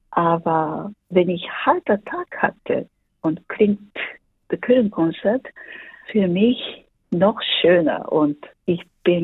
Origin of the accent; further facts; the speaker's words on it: Japan; German is a second language; moved away as an adult; now in Germany; Ich habe in Karlsruhe an der Musikhochschule studiert. Ich bin 1996 aus Japan gekommen